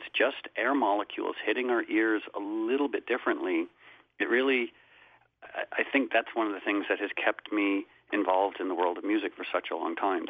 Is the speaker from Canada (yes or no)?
no; New England, United States; maybe it's a legacy of growing up in New England, but I've always been really good at beating myself up.